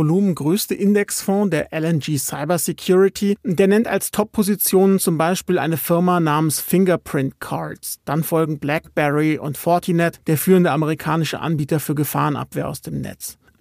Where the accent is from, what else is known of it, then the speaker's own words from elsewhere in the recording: Hesse, Germany; Und das sage ich als Hesse.